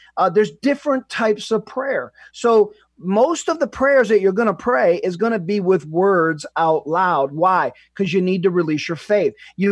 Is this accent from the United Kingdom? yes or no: no; United States; now in Canada; Canada now and we're citizens of Canada, but we're originally from the U.S.